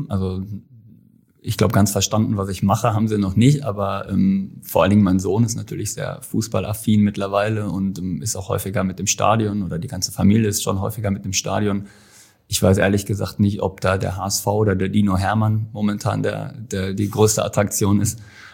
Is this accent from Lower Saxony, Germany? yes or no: no; Wetter an der Ruhr, North Rhine-Westphalia, Germany; also born or lived in Bavaria; gebürtig aus Bayern und dann haben sich meine Eltern relativ früh getrennt und ich bin mit meiner Mutter und meinem Bruder nach Wetter an der Ruhr gezogen, sprich ins Ruhrgebiet und bin dementsprechend im Ruhrgebiet auch aufgewachsen